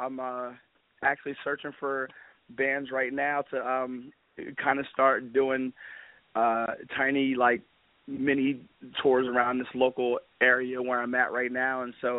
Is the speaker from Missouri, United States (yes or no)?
no; Pottstown, Pennsylvania, United States; He's a local producer from where I'm from Pottstown, PA.